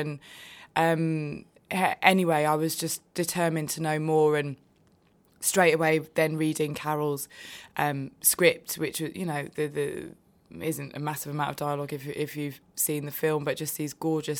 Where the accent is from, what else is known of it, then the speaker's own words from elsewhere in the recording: Stoke Newington, London, United Kingdom; I'm from Stoke Newington